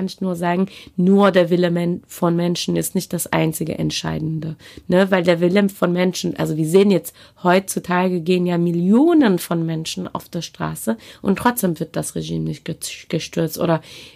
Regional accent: Iran; German is a second language; now in Germany; ich bin in Iran geboren, aufgewachsen, zur Schule gegangen.

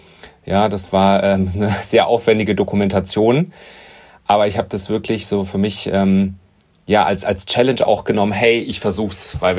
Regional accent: Germany; Also ich habe eigentlich einen Migrationshintergrund. Das heißt, meine Eltern kommen eigentlich aus Serbien. Und ich bin selber aber in Deutschland geboren, dort aufgewachsen und auch zur Schule gegangen.

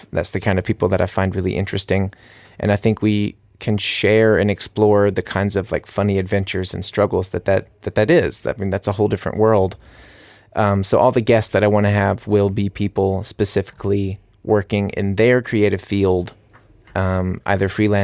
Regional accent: United States; now in Munich, Germany; I'm an American living here in Munich.

